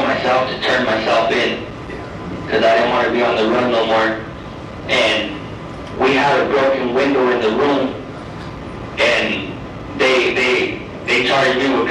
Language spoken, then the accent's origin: English; New Mexico, United States; I'm not familiar with Phoenix because I'm not from out here. I'm from New Mexico.